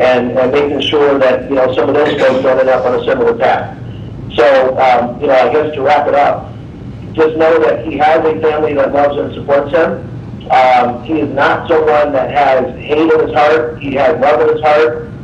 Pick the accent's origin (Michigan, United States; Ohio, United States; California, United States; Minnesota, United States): Michigan, United States; Pontiac; we grew up together in Pontiac, Michigan